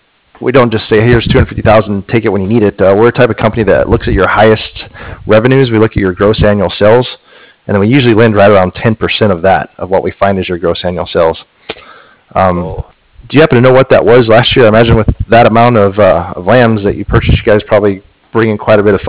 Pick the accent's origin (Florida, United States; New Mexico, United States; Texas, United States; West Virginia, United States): Texas, United States; Comanche; I grew up in Central Texas. The town is really small. It's called Comanche, Texas.